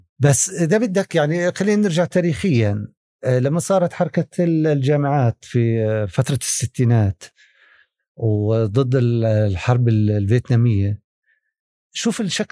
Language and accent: Arabic; Palestine; يعني إحنا صراعنا كمان كفلسطينيين هو مش صراع لحظي